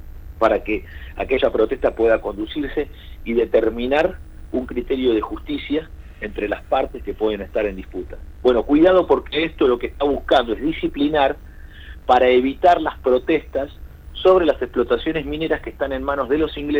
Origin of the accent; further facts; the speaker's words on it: Argentina; el derecho como argentinos a manifestarnos frente a lo que consideramos que es injusto